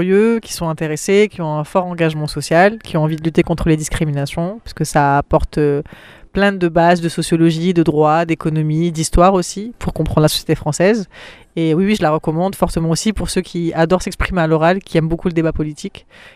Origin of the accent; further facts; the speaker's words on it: Apt, Provence-Alpes-Côte d'Azur, France; j'ai grandi dans le Vaucluse, j'ai fait mon collège à Apt et mon lycée à Apt